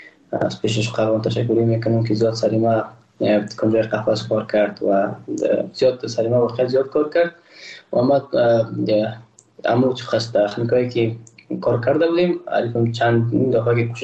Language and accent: Persian; Afghanistan; احساس کردم که ما تاجک نیستم، احساس کردم ما ازبک پشتون نیستم، ما یک افغان هستم